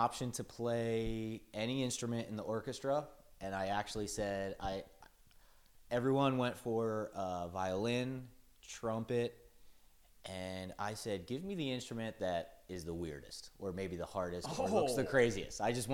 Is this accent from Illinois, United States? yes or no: no; Philadelphia, Pennsylvania, United States; also born or lived in Florida; I was born on the East Coast, the Philadelphia area. Grew up there the majority of my life. Spent some years early childhood in Florida, but the majority in Philadelphia.